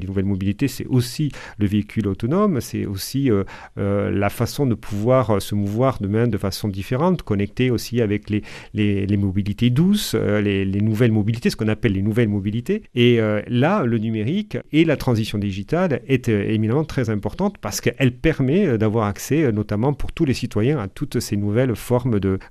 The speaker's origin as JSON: {"language": "French", "region": "Occitanie", "country": "France", "said": "moi je suis issu du Comminges"}